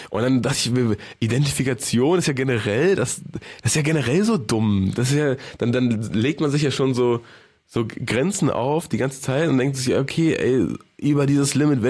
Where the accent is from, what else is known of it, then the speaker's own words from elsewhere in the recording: Germany; Wie als Deutsche? Wie sind wir, Steiger? Wie ticken wir als Deutsche? Weißt du, bei der WM, da sind wir Deutschen